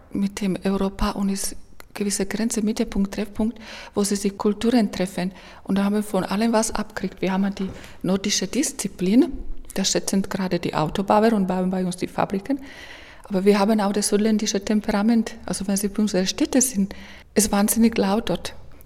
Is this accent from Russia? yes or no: no; Slovakia; Also Slowakei ist zwar meine Heimat, aber für mich gleichzeitig auch mein Urlaubsland, wo ich meinen Urlaub verbringe.